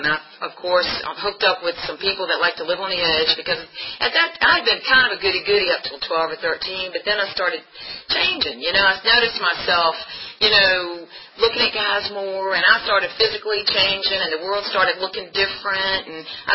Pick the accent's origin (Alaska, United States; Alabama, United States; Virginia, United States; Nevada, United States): Virginia, United States; Bon Air; I'm the oldest of four. I was born in Bon Air, Virginia. I'm a Bon Airian, that's what I call myself. Bon Air's in Chesterfield.